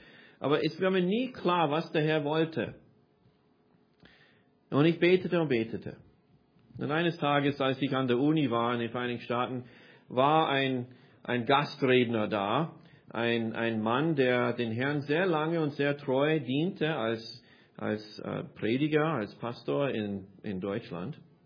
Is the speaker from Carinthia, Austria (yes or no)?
no; Vienna, Austria; weil ich so viele positive und schöne Erinnerungen hatte von meiner Kindheit in Wien